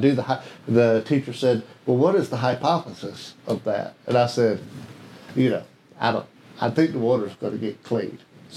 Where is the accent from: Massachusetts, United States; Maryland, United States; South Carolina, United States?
South Carolina, United States; Kershaw; I'm from Kershaw, South Carolina. Shout out to Andrew Jackson High School. Go Vols.